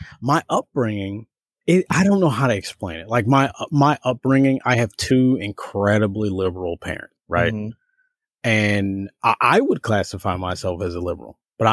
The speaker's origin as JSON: {"language": "English", "town": "Chicago", "region": "Illinois", "country": "United States", "tie": "born or raised there", "said": "So the person was kind of pointing out, like, me and you being born and raised in Chicago, me and you, Jen."}